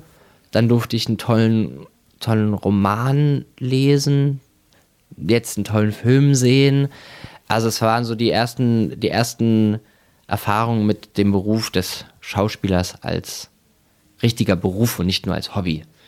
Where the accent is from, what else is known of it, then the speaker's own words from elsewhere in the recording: East Germany, Germany; also ich bin in der DDR aufgewachsen